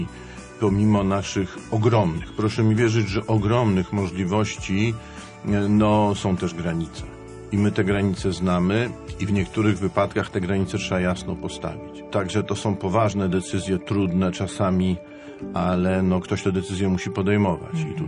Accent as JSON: {"language": "Polish", "town": "Grudziądz", "region": "Kuyavian-Pomeranian Voivodeship", "country": "Poland", "tie": "born or raised there", "said": "ja się wychowywałem w Grudziądzu nad Wisłą."}